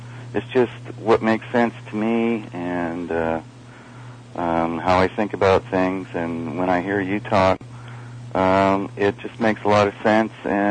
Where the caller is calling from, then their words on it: British Columbia, Canada; Hi, Jerry. … from Vancouver Island.